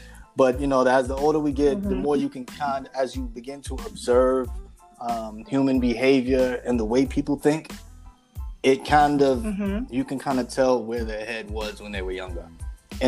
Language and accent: English; Lynchburg, Virginia, United States; I was born in Virginia. I was actually born in a city called Lynchburg, Virginia. That's where I was born. I went to high school out there as well.